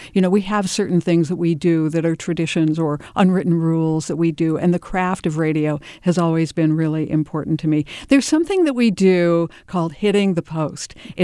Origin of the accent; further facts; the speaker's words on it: Maryland, United States; moved away as an adult; also born or lived in Ohio; now in California, United States; I grew up in Maryland and Ohio. I didn't come to California until 1998 when I started here at the station.